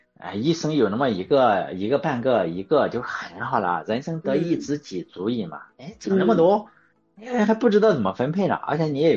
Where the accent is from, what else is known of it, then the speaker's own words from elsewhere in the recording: Shandong, China; 我是山东的，我们农村嘛，我是农村，我们农村人的这一种哈